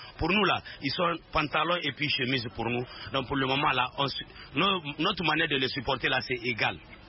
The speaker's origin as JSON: {"language": "French", "country": "Niger", "lives_now": "Côte d'Ivoire", "said": "Moi, en tant que Nigérien, c'est vrai que je réside en Côte d'Ivoire. Le Nigeria, c'est ma deuxième nation. La Côte d'Ivoire, c'est mon pays d'accueil aussi."}